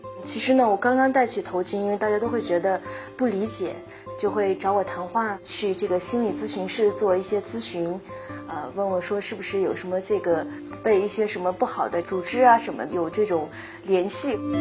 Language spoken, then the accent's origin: Chinese; Qinghai, China; born there; 我呢是在青海出生，都是接受无神论的教育。在我上大学之前，我一直没有戴起过头巾。